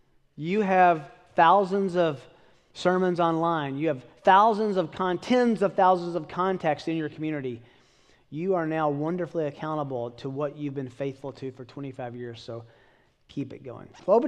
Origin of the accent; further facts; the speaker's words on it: United States; So they were, I'm an American, so I'm a novelty.